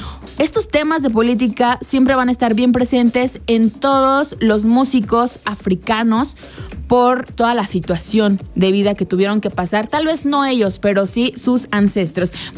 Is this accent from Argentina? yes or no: no; Mexico; para nosotros como mexicanos, que en algún momento y cada año celebramos la independencia de nuestro país